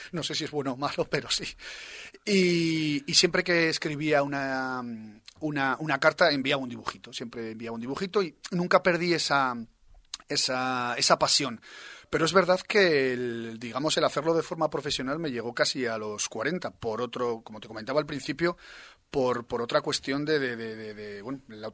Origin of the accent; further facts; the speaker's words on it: Burgos, Castile and León, Spain; Yo que soy de Burgos, por ejemplo, que toda esa parte norte que tenemos piedras, catedrales, iglesias, bueno, bosques, ¿no? Cañones, montañas